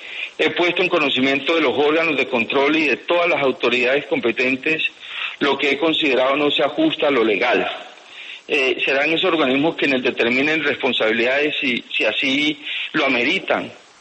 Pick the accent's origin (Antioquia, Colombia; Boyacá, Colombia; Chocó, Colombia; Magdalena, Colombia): Chocó, Colombia; Mire, yo salí del departamento del Chocó hace muchos años. Después, yo soy nacido y criado acá y venía regularmente.